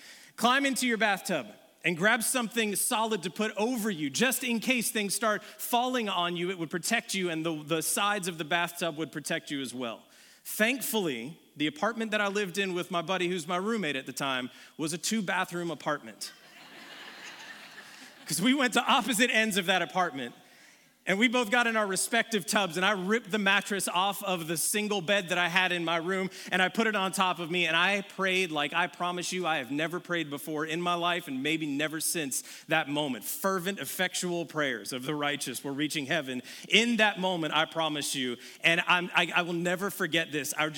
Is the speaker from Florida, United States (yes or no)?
yes; Florida, United States; We're both from Florida. We've never seen a storm like this. In Floridians, we go through storms, right?